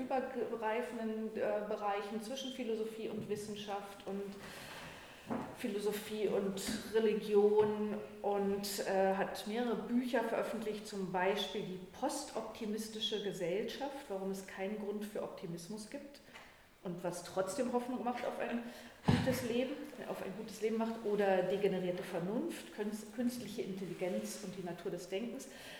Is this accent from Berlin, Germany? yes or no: no; Rostock, Mecklenburg-Vorpommern, Germany; und ich bin in Rostock aufgewachsen.